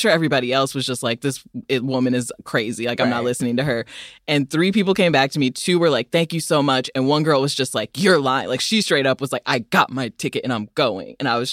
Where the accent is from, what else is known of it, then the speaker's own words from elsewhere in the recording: United States; Honestly, I was like, oh, I'm from America. My employment stuff is weird.